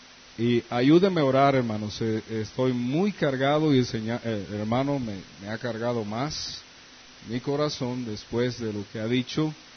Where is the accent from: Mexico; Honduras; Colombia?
Honduras; Campamento, Olancho; en Olancho, en campamento en mi pueblo